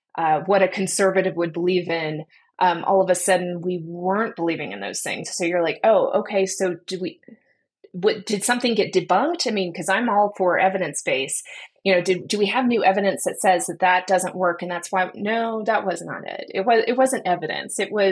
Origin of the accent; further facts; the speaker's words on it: Dallas, Texas, United States; I grew up in North Dallas. I grew up in the evangelical community